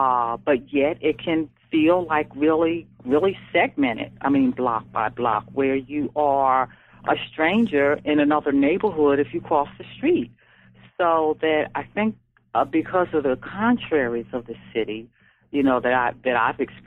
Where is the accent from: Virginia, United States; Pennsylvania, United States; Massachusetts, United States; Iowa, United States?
Pennsylvania, United States; Philadelphia; Because we were raised in West Philadelphia.